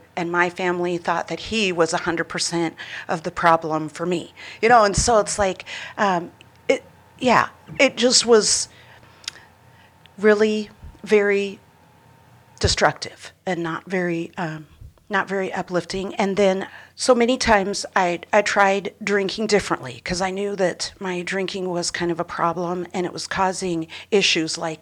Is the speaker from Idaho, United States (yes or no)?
yes; Priest River, Idaho, United States; So I grew up in Priest River, Idaho, which is about 3 hours north of Moscow. And my dad's whole side of the family is up there. And so it was a real small town.